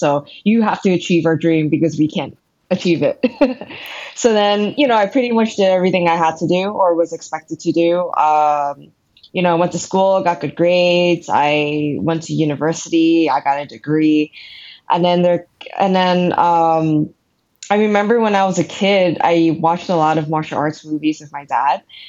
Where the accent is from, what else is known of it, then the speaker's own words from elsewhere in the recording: New York, United States; So I was born and raised in New York in the US, and I am the product of immigrant parents.